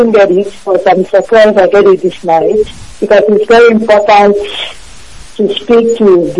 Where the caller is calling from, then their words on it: Timișoara, Timiș County, Romania; I am calling from Romania, Timișoara. This is my first time calling.